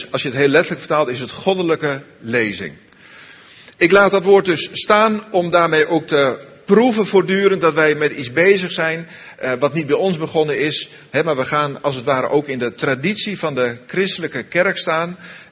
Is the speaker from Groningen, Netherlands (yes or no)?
yes; Zuidhorn, Groningen, Netherlands; Ik kom uit Zuidhorn.